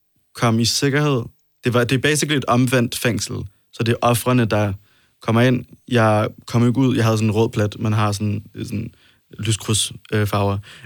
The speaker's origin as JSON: {"language": "Danish", "town": "Odense", "region": "Region of Southern Denmark", "country": "Denmark", "said": "Tilbage? Eller nej, ikke? Jeg er fra Odense."}